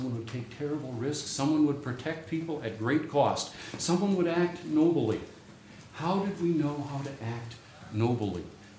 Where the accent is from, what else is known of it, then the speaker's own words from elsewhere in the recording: Lake Benton, Minnesota, United States; So, when I was a kid in my hometown, which when I was a little kid I lived in Lake Benton, Minnesota, and we got 2.5 channels on the television